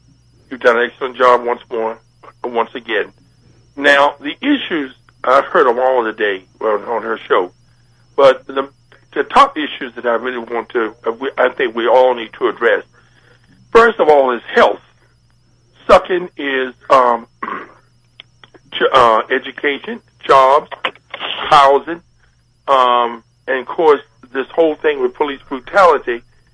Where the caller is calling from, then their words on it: Washington, District of Columbia, United States; I'm calling from Washington, D.C.